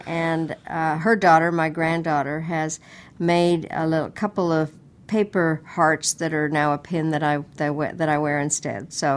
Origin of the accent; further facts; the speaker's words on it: Colorado, United States; I love Colorado, and I always like coming back to my home state.